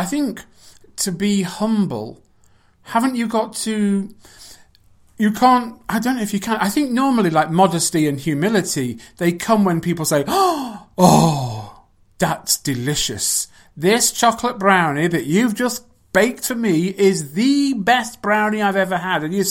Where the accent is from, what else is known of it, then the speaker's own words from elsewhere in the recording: England, United Kingdom; I'm from England.